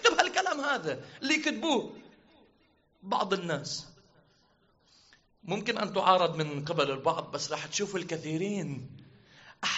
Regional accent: Lebanon; مثل اليوم حتى عندنا في لبنان من يستشهد شاب عمره ولا 16 سنة

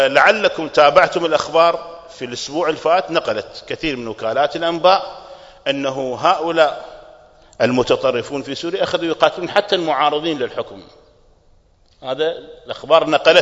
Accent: Kuwait; ممن كانوا في بلدي الكويت

